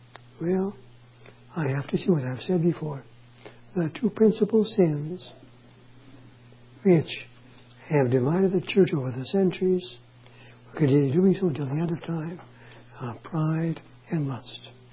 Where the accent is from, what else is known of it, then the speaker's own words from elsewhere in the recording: Cleveland, Ohio, United States; The large Polish National Church in Cleveland, which is my hometown, a pastor there.